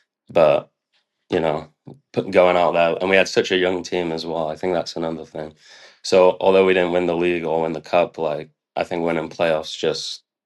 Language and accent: English; Doncaster, Yorkshire and the Humber, United Kingdom; I'm from Doncaster, so it's only 30 minutes out